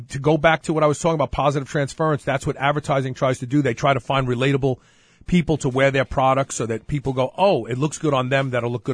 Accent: East Coast, United States; I would say New England just because I'm from the East Coast.

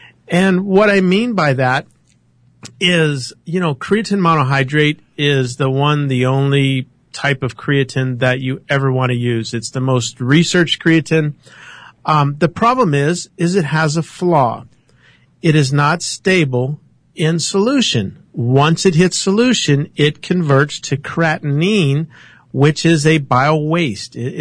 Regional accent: Ohio, United States; but since I'm from Ohio, I thought I'd answer it for Kyle.

